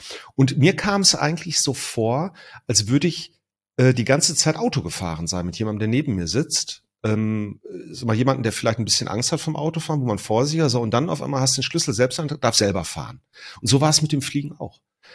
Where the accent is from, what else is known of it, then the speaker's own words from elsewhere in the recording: North Rhine-Westphalia, Germany; wie man das bei uns im Ruhrpott sagt